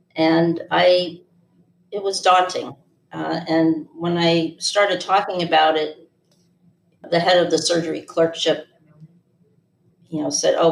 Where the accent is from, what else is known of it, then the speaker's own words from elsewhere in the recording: New York City, New York, United States; also born or lived in Connecticut; So I grew up in mostly in New York City, but also in rural Connecticut, what I think of as the best of both worlds.